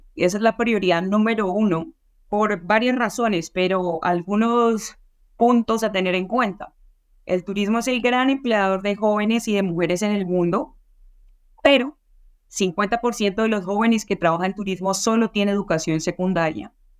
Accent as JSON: {"language": "Spanish", "country": "Colombia", "accent": "Colombian", "said": "es un honor para mí como colombiana, como latinoamericana, estar hablando en nuestro idioma, en español"}